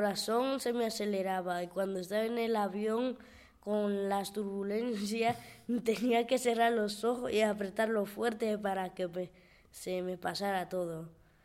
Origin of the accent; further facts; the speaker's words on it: Dominican Republic; Yo soy un niño de la República Dominicana y os voy a contar cómo vivía y las cosas que hay allá.